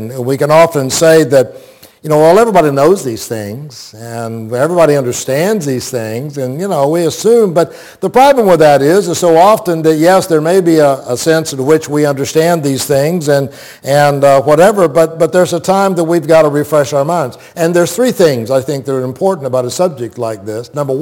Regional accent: Plant City, Florida, United States; Growing up in Plant City, I didn't like it then, and I don't like it now

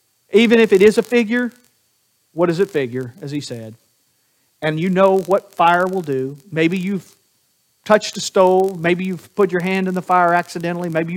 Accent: the Ozarks, United States; I grew up in the Ozarks. They call them, my wife will call them hills. We call them mountains.

